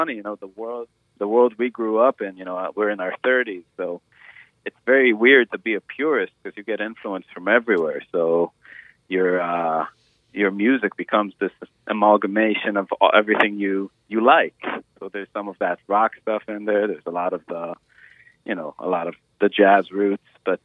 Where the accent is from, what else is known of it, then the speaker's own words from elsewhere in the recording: Israel; So, you know, me and Danny, the saxophone player … we're both from Israel, so there's a little bit of that in there too.